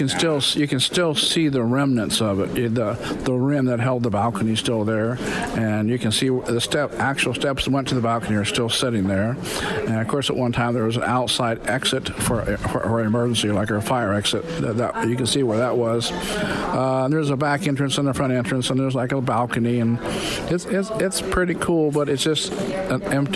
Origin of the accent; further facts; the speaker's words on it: United States; My dad was born here. Of course, I was born in Henry County Hospital, but grew up here in town, graduated from high school, and married my high school sweetheart.